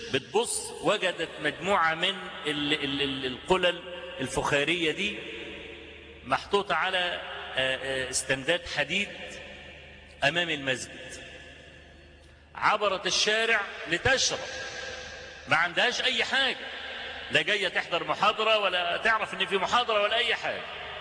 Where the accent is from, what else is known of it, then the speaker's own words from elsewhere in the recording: Egypt; والشارع ده قديما كان معروف بأنه شارع الراقصات والحانات والكلام ده